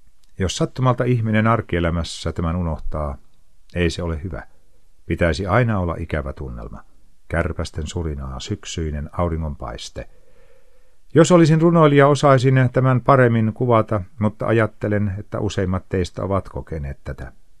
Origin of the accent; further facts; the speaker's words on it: Helsinki, Uusimaa, Finland; kun täällä Helsingissä, jossa olen syntynyt ja kasvanut